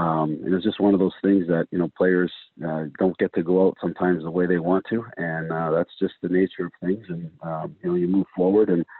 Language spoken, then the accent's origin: English; Hamilton, Ontario, Canada; I'm born and raised in Hamilton, and for a little bit more money I might have made back then, it just wasn't worth going out to another team out west.